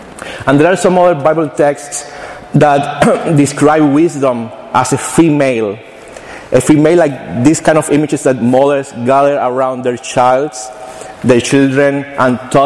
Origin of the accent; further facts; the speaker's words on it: Cuba; Many of you know that I'm from Cuba originally, and I was born in the 80s